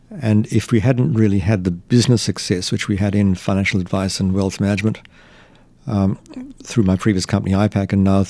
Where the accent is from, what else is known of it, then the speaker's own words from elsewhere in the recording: Colombo, Western Province, Sri Lanka; Well, you know, in Colombo at that time